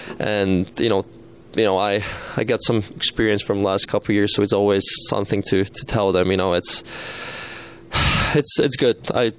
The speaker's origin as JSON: {"language": "English", "country": "Slovakia", "also_born_or_lived": "Sweden", "second_language": "English", "moved": "yes", "lives_now": "United States", "said": "I was a guy from Slovakia. I played in Sweden before. I didn't really go the American way."}